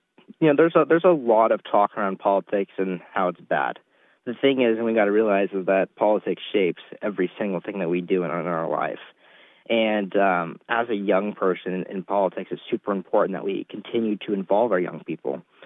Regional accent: California, United States; Well, you know, I'm from Mendocino County, and I've grown up in a rural community my entire life.

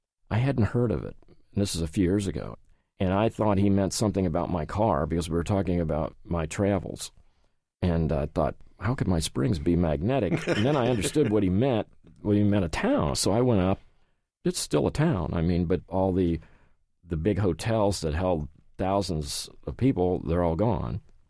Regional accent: Hamilton, Ohio, United States; I'm from Hamilton, so I was interested in one of the prisoners there.

